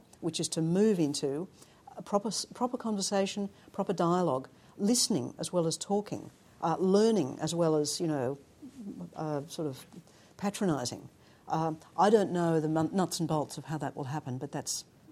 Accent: Australia; I realised how shallow my sense of myself as an Australian had been

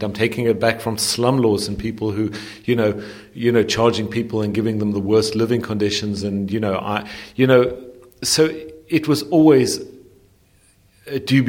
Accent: Johannesburg, Gauteng, South Africa; I grew up in Johannesburg. As I keep telling everyone, I was born in Hillbrow. I grew up in suburban Johannesburg.

